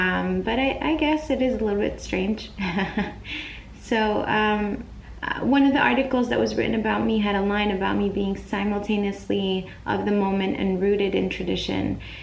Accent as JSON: {"language": "English", "town": "Flint", "region": "Michigan", "country": "United States", "tie": "born or raised there", "also_born_or_lived": "Saudi Arabia", "said": "And I grew up in Flint, Michigan, and that I am an Arab American. My family emigrated to the United States in 1971."}